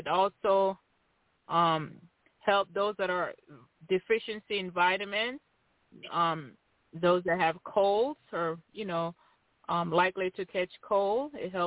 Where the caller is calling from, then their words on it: Tennessee, United States; I'm calling from Tennessee.